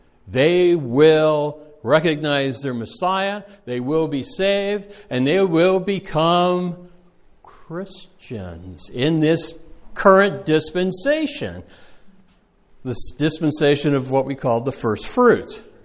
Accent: England, United Kingdom; Yeah, I pronounce it Kabbalah too, because we're English.

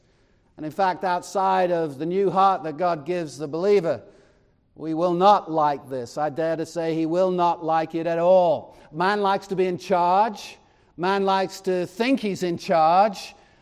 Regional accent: Chester, North West England, United Kingdom; born there; because I was born in Chester, which is in Cheshire, England, and I had a cat.

